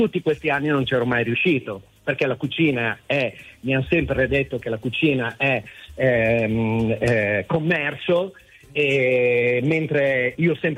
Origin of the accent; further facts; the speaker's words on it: Modena, Emilia-Romagna, Italy; Io sono di Modena, quindi immaginate voi cosa può essere, no?